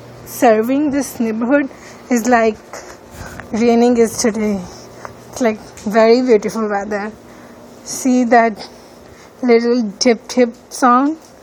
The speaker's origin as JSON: {"language": "English", "country": "Pakistan", "second_language": "English", "moved": "yes", "lives_now": "United States", "said": "I came here from Pakistan and I have been here in USA since like 5 years."}